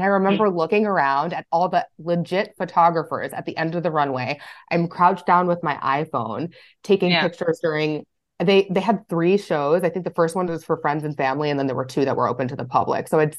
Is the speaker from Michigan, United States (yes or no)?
no; New Jersey, United States; also born or lived in New York City; I also graduated from NYU in 2009, but I never thought I would leave New York City. I'm from New Jersey.